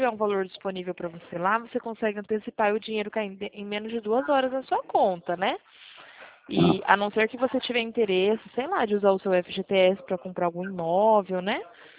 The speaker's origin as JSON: {"language": "Portuguese", "town": "Presidente Prudente", "region": "São Paulo", "country": "Brazil", "said": "eu sou do interior de São Paulo, em Presidente Prudente."}